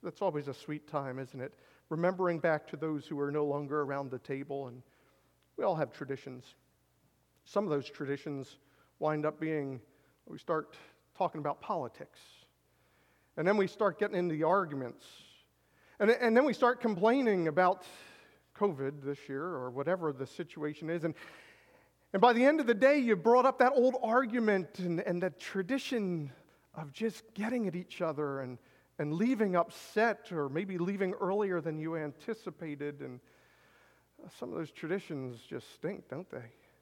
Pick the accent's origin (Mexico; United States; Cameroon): United States; Gibraltar, Pennsylvania; I grew up in Gibraltar, Pennsylvania. It's close to Birdsboro. It's really back in the sticks.